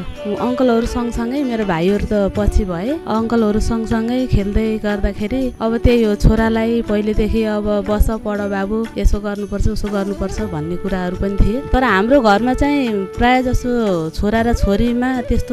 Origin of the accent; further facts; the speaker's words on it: Gandaki Province, Nepal; born there; हजुर म अब तनहुँको ढोर फिर्दी वैशाखे घाट जन्मस्थान चाहिँ